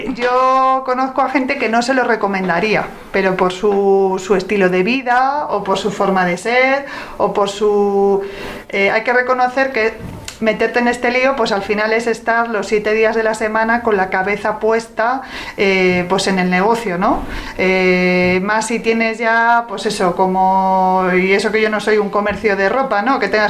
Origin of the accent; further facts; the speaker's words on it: Ourense, Galicia, Spain; now in Madrid, Spain; como vengo de Orense, que yo soy orensana